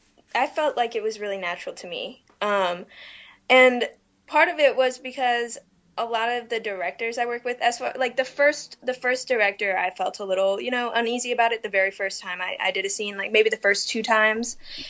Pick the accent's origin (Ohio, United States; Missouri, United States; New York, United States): Missouri, United States; St. Louis; I'm from St. Louis.